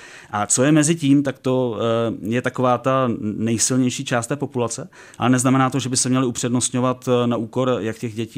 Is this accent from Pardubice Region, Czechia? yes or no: no; Plzeň, Plzeň Region, Czechia; Moje rodné město je Plzeň.